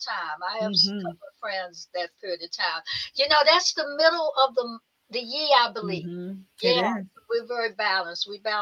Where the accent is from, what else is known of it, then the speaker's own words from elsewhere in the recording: Washington, District of Columbia, United States; Yes, I'm a native Washingtonian. I have moved from D.C. I didn't want to move from D.C. I absolutely love my hometown.